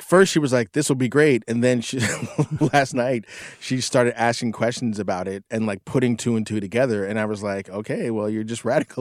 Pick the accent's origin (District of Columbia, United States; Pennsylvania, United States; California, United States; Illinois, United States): Pennsylvania, United States; McKeesport; I went back to my hometown, which is one of the most economically destroyed towns in the nation. This town in McKeesport, Pennsylvania